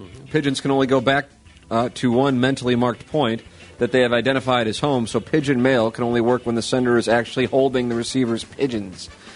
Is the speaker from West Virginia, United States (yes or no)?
no; St. Louis, Missouri, United States; I'm from South St. Louis.